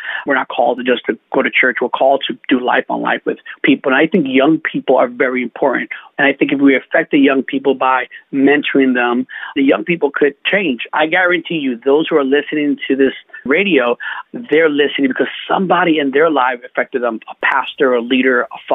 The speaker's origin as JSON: {"language": "English", "town": "New York City", "region": "New York", "country": "United States", "tie": "born or raised there", "said": "You know, I'm born and raised in New York City as a New Yorker. You know, I love my city. I thank God every day that I was born here."}